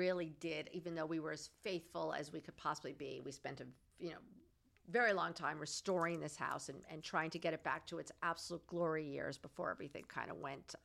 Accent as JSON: {"language": "English", "town": "Hamptons", "region": "New York", "country": "United States", "tie": "born or raised there", "said": "that's what I remember from my childhood growing up in the Hamptons."}